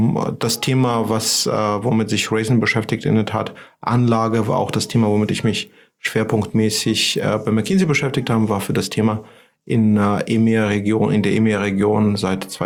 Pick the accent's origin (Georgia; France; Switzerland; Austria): Georgia; German is a second language; moved away as an adult; now in Germany; Also ich komme aus Georgien, das kann man unschwer an meinem Nachnamen erkennen. Zumindest die Eingeweihten würden das tun. Bin dort aufgewachsen, habe auch dort studiert und bin zur Promotion nach Deutschland